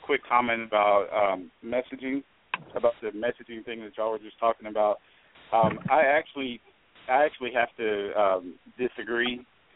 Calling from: Columbus, Georgia, United States; I'm calling from Columbus.

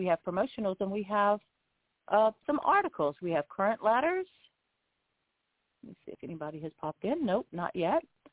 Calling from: Lighthouse Point, Florida, United States; I'm calling in from Lighthouse Point, Florida

